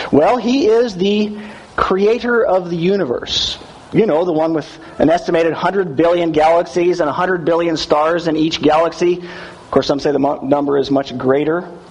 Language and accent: English; California, United States; Now, I grew up in California, and you know, they certainly have sheep in California